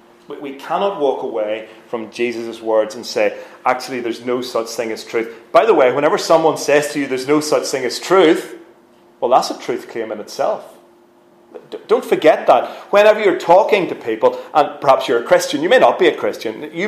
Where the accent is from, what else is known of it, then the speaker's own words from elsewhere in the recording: Newtownhamilton, Northern Ireland, United Kingdom; I grew up in South Armagh, by the way, just along the border, a place called Newton Hamilton, if you've heard of it.